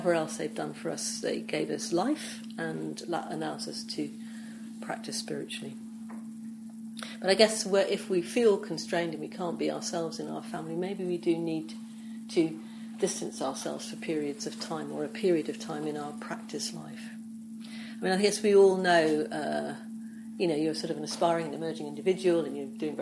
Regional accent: England, United Kingdom; I'm English, I'm white, I'm working class, I'm a woman.

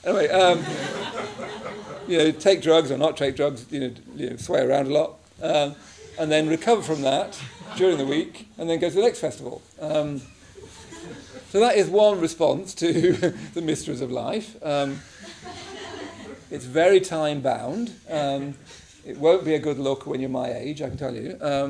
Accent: England, United Kingdom; I come from England where an oak tree in the middle of the field just wants to do that incredible oak tree thing

